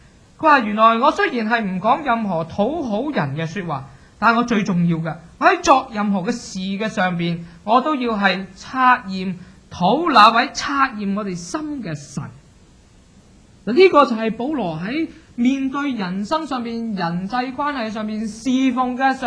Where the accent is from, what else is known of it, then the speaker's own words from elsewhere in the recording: Hong Kong; 他就不会好像我们广东人香港人所讲